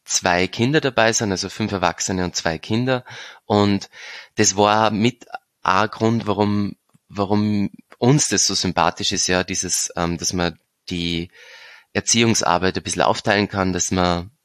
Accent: Upper Austria, Austria; now in Graz, Austria; ich bin ursprünglich in Oberösterreich aufgewachsen und vor 10 Jahren nach Graz gekommen

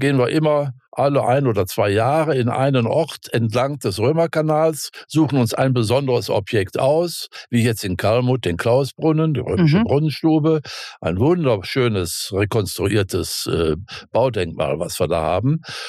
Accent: North Rhine-Westphalia, Germany; born there; Also heute lieber Rheinland, obwohl ich, wenn ich in Westfalen stehe, in meinem Geburtsort und gucke auf meine alte Schule

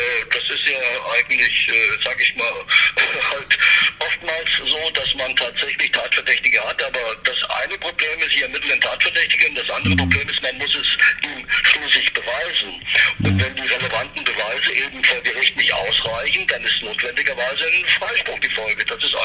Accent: Fulda, Hesse, Germany; Ich bin in Fulda geboren und aufgewachsen und letztendlich habe ich eine sehr enge Beziehung zu Fulda.

